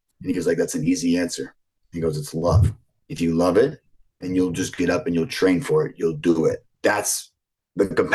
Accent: Buffalo, New York, United States; But for me, I think just growing up in Buffalo, I was more geared towards the East Coast sports

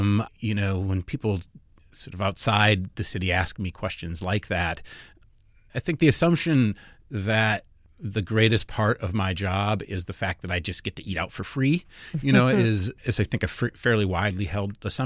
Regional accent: Minnesota, United States; Well, I'm from Minnesota originally. Was born and raised in the Twin Cities area

